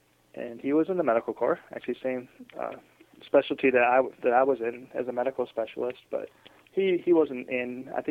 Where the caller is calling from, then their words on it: Washington, District of Columbia, United States; I'm calling you from Washington, D.C.